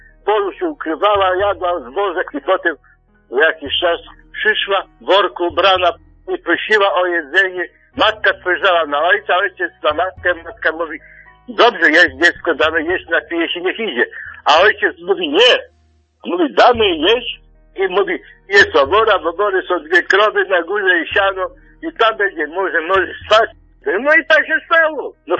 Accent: Korczunek, Lviv Oblast, Ukraine; now in Poland; to obecna Ukraina, bo jestem ze wschodu, to jest miejscowość Korczunek, gmina była Daszawa, to było 2 kilometry, powiat był Stryj, województwo Stanisławu.

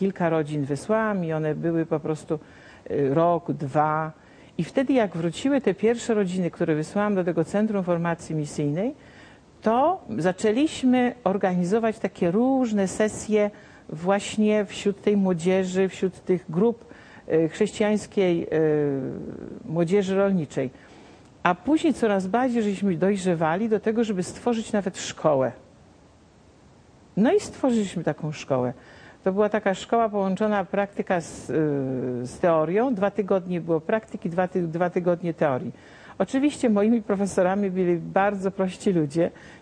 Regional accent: Warmian-Masurian Voivodeship, Poland; sama jestem ze wsi mazurskiej. Moi rodzice byli rolnikami i skończyłam także szkołę rolniczą.

